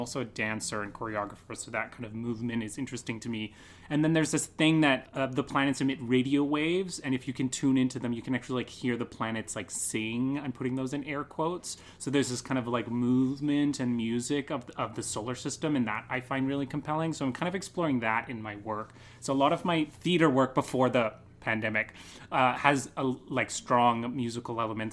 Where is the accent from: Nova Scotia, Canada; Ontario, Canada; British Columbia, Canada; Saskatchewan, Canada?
British Columbia, Canada; Kamloops; moved away; Like, I moved here last September. So I'm super new to the city. From BC. I'm from Kamloops.